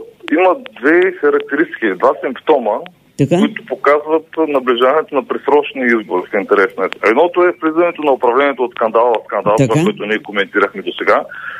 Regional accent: Burgas, Burgas Province, Bulgaria; Аз мога да ви кажа конкретно за Бургас, тъй като съм от Бургас

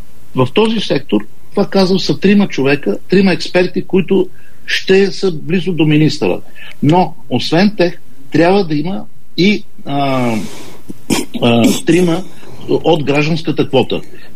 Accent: Blagoevgrad Province, Bulgaria; Аз съм един нормален човек, който съм от Пиринския край

